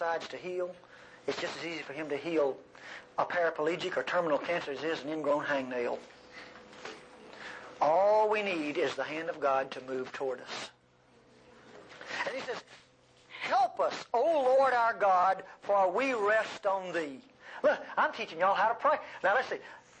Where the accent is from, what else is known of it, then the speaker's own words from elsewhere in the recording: Mississippi, United States; Listen, I'm from North Mississippi. Nobody from North Mississippi was ever eloquent.